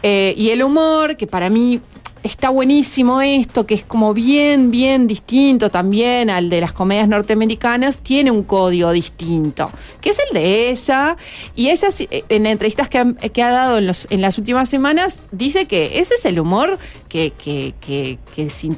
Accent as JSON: {"language": "Spanish", "country": "Uruguay", "said": "nosotros, como uruguayos que somos"}